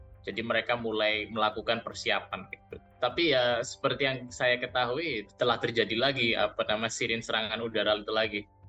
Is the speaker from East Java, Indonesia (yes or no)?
yes; Surabaya, East Java, Indonesia; now in Tel Aviv, Israel; Saya berasal dari Surabaya, Indonesia, dan saya kini menempuh S2 International Master in Security and Diplomacy di Tel Aviv University di Israel.